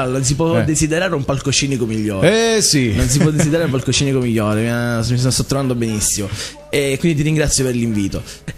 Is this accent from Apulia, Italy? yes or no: no; Sciacca, Sicily, Italy; Sì, sono di Sciacca.